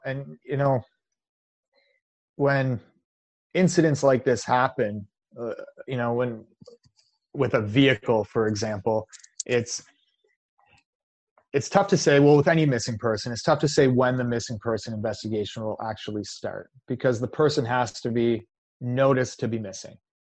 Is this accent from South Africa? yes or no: no; Canada; A kilometer, because I'm Canadian, right?